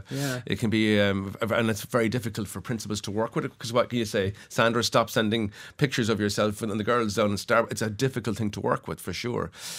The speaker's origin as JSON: {"language": "English", "town": "Cork", "region": "Munster", "country": "Ireland", "tie": "born or raised there", "said": "I grew up in Cork in the 80s and 90s."}